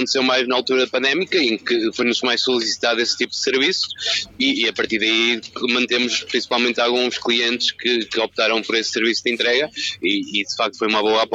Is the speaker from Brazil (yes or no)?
no; Norte, Portugal; now in Lisbon, Portugal; Vivo nas proximidades, vivo em Alcântara, recentemente, porque eu sou do Norte.